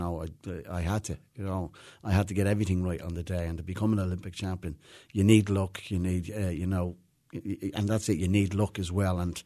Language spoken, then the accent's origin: English; Ireland; So the bottom line was, we're Irish and we like to party as well, as you know.